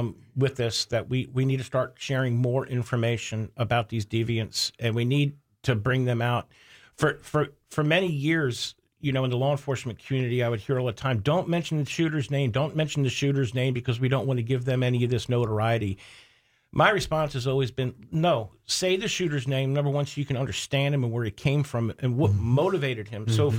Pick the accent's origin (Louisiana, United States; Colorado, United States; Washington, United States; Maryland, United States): Maryland, United States; Sorry, I'm from Maryland.